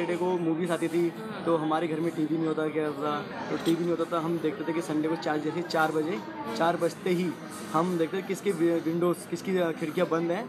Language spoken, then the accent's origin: Hindi; Uttarakhand, India; तो हम daily 4 kilometre up down करते थे 4 जाना 4 आना 8 किलोमीटर डेली होता था एक्चुअली उत्तराखंड में मुझे सबसे बेस्ट जो सीजन लगता समर का लगता था